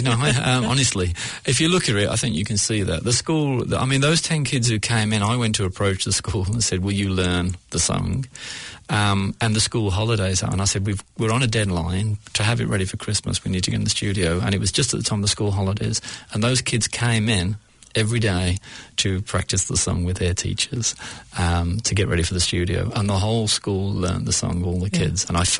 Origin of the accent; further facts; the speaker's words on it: England, United Kingdom; now in New Zealand; As an English person, I've seen a fair bit of terrorism down the years